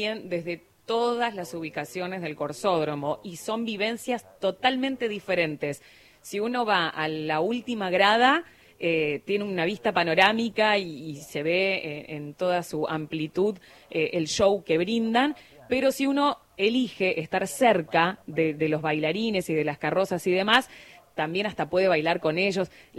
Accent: Buenos Aires, Argentina; nosotros somos de Buenos Aires, nos están escuchando oyentes en todo el país

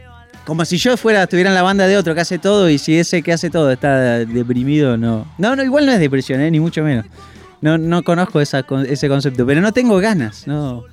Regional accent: Mar del Plata, Buenos Aires Province, Argentina; Mar del Plata, mi ciudad natal

